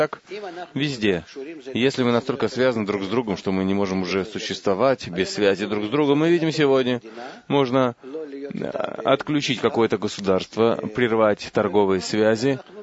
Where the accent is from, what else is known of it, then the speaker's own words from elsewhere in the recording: Holon, Tel Aviv District, Israel; из Холона.